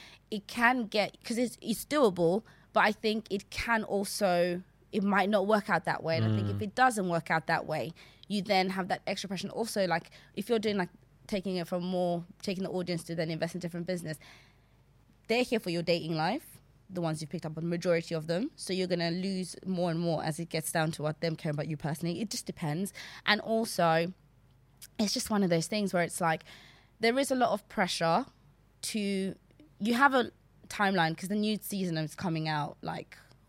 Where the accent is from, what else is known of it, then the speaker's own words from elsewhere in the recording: Zambia; now in Essex, United Kingdom; So I grew up in Zambia, but even in Zambia itself, I moved a lot. Like I moved because my dad's job.